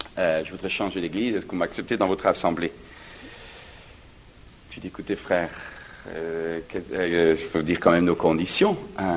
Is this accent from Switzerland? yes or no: no; France; chez nous en France.